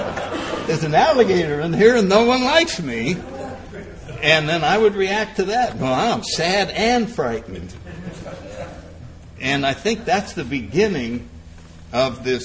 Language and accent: English; Connecticut, United States; Let's see, I grew up in Connecticut. I had polio as a kid. I was in a Catholic church.